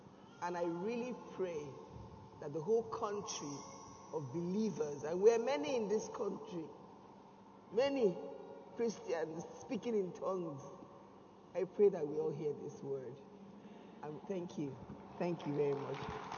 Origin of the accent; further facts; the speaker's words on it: Port Harcourt, Rivers, Nigeria; I'm from Prakot. That means sometimes I preach in English, and sometimes I preach in Pidgin English.